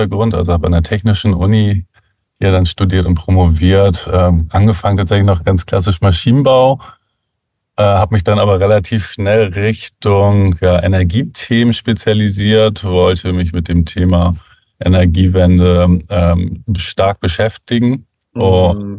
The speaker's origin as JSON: {"language": "German", "region": "Northern Germany", "country": "Germany", "tie": "born or raised there", "said": "ich bin ja hier aus dem Norden von Deutschland eigentlich auch groß geworden, immer um Hamburg rum, für dann auch in Lüneburg damals noch gelebt, so einer kleineren Stadt bei Hamburg, aber dann irgendwann relativ schnell nach Hamburg gezogen"}